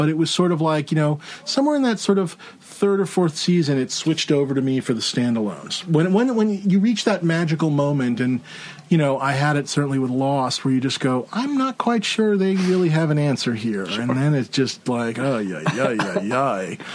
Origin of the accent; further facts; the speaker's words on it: New York, United States; I grew up in New York and we'd come home from school and, you know, had keys